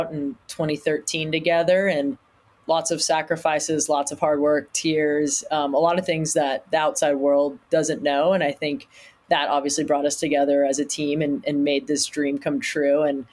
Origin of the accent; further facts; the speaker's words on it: Newport Beach, California, United States; I grew up in Newport Beach, Southern California.